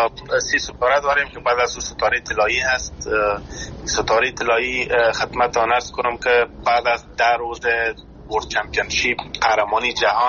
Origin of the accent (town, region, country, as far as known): Afghanistan; born or raised there